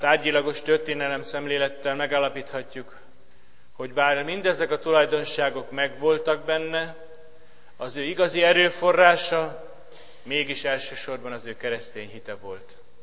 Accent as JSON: {"language": "Hungarian", "country": "Hungary", "said": "neki köszönhetjük, hogy élünk, és hogy magyarok vagyunk"}